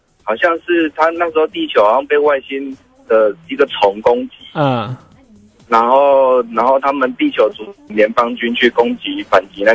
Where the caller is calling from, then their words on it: Taichung, Taiwan; 我是台中的